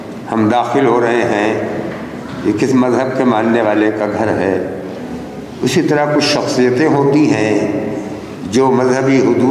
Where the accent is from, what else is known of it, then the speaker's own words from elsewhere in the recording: India; میری عمر تقریباً 75 سال ہو گئی ہے، میں ہندوستان کا رہنے والا ہوں، میں نے اپنے ملک میں دیکھا ہے